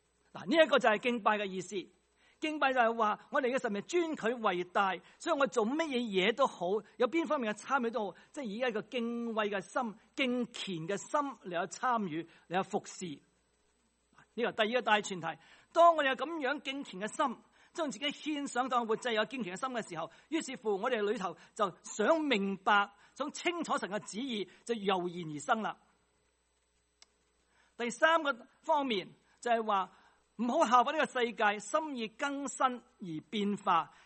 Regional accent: China; 其实我中国人都有啦，是不是啊？

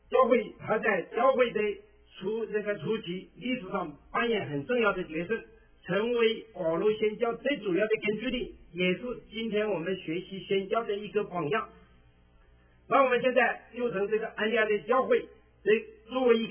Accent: China; now in Canada; 因为咱们都是中国来的，我们有共同的语言

